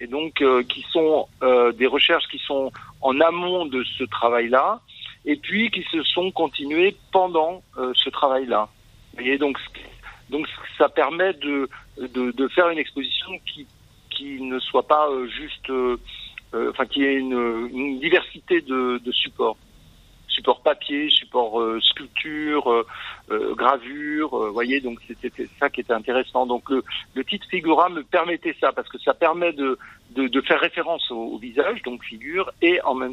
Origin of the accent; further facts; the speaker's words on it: Paris, Île-de-France, France; born there; now in Bordeaux, France; Je suis né à Paris, j'ai fait les Beaux-Arts à Bordeaux. Ensuite, j'ai habité à Paris, je suis retourné à Paris pendant une dizaine d'années.